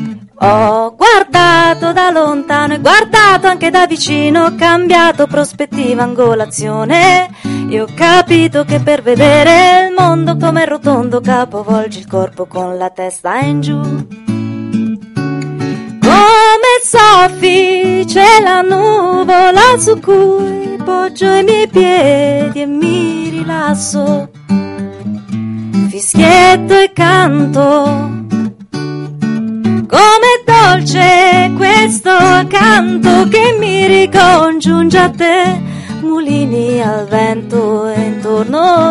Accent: Campobasso, Molise, Italy; E io sono originaria del Molise, sono molisana di Campobasso, però è da un po' di anni con la residenza in Toscana

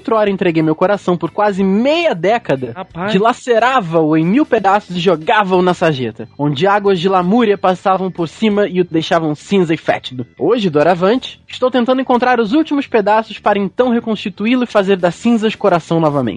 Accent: Vitória, Espírito Santo, Brazil; sou de Vitória, Espírito Santo, tenho 24 anos, trabalho como social media.

